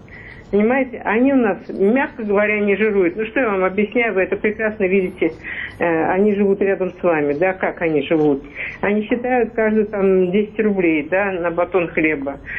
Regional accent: Moscow, Russia; Я могу реагировать на это как москвичка

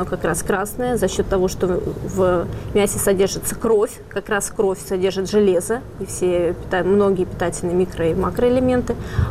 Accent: Russia; И вот я была из России приглашена.

